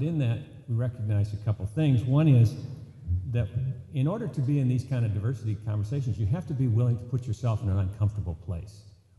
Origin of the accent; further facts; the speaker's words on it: Philadelphia, Pennsylvania, United States; For instance, I'm from Philadelphia.